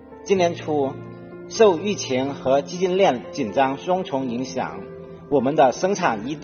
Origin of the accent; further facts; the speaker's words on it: Nanning, Guangxi, China; 作为土生土长的南宁人，我见证了家乡绿城新能源汽车制造产业从无到有、从有